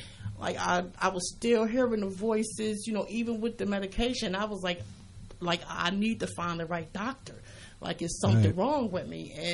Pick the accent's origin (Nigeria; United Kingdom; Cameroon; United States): United States; East Orange, New Jersey; Actually, I came from the Essex County area.